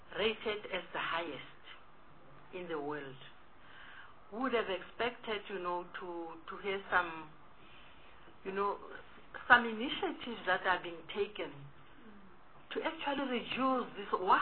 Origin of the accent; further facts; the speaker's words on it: South Africa; I'm just thinking aloud, as a South African citizen, worried by this way of saying, in South Africa, the rate of domestic violence is increasing every day.